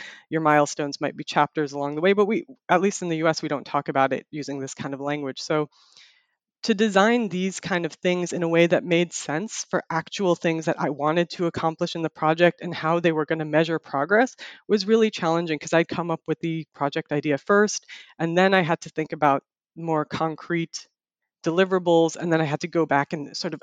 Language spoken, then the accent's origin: English; United States; So my main challenge was that I was based in the United States. That's my home country.